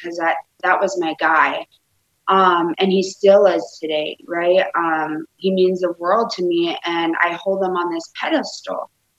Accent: Jamestown, North Dakota, United States; born there; I was born in North Dakota. I was born in Jamestown.

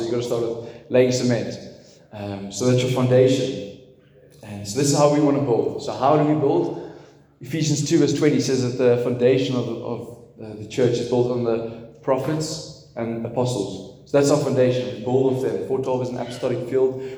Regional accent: South Africa; also born or lived in Netherlands; So like I want to say, I'm from the Netherlands, grew up in South Africa, 22.

